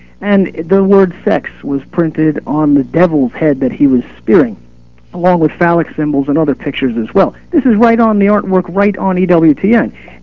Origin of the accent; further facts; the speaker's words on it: United States; since I'm an American, I thought there might be images within the United States somewhere.